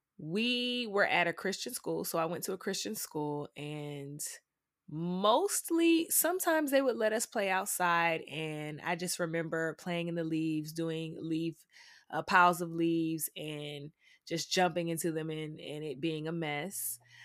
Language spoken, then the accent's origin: English; Atlanta, Georgia, United States; Well, I'm from Atlanta.